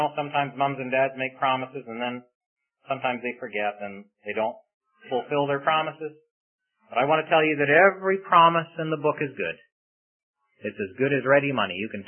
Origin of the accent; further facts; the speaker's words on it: Canada; now in United States; but I'm not an American. I'm a Canadian, you see. And your country just lets me live here, and I appreciate that.